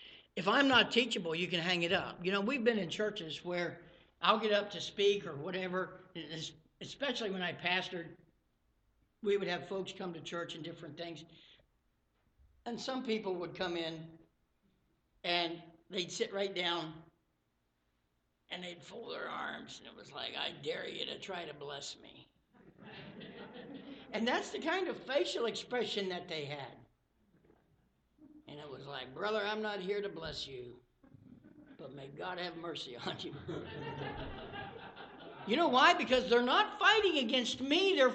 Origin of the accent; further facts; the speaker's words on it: West Virginia, United States; I'm from West Virginia, so just remember, you know. I don't know what all those big words mean, you know.